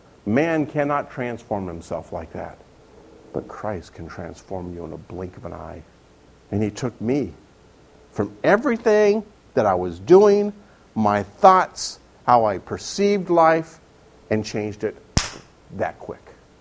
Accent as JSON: {"language": "English", "town": "Upland", "region": "California", "country": "United States", "tie": "born there", "said": "Upland, California, which is my hometown where I was born."}